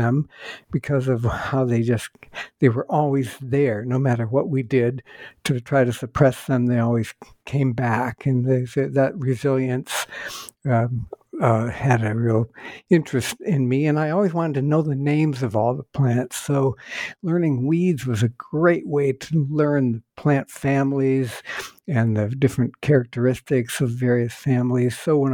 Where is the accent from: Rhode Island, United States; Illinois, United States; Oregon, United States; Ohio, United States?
Ohio, United States; born or raised there